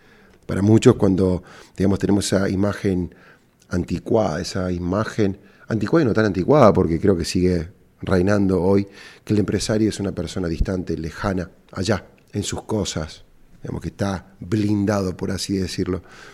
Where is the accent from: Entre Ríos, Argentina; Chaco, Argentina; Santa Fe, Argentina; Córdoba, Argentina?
Córdoba, Argentina; cordobés y emprendedor.